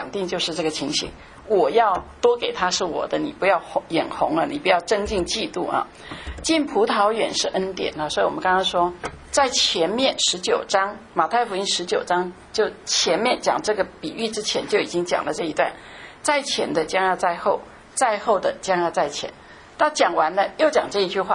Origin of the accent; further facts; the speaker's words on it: China; 我们中国人200年前马礼逊的时候才把福音传进来